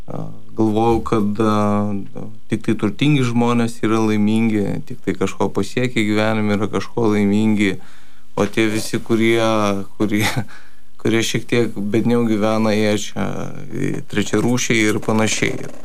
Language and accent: Lithuanian; Kaunas, Kaunas County, Lithuania; 31 metai, esu kaunietis, vedęs.